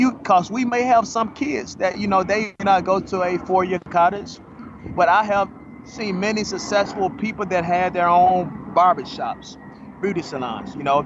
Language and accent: English; Mississippi, United States; moved away as an adult; also born or lived in Memphis; now in Atlanta, United States; I was born in Memphis, right? So I grew up in Mississippi. I went to college in Jackson, Mississippi.